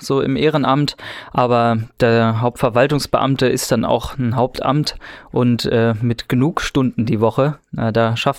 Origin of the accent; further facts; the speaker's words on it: Hameln, Lower Saxony, Germany; ich bin 25 Jahre alt und geboren und aufgewachsen in Hameln und lebe immer noch in Hameln, hat sich offenbar so ergeben.